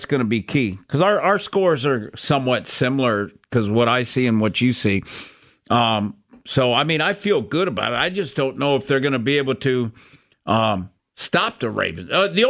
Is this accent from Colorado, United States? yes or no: no; New York, United States; You know, growing up in New York, huge.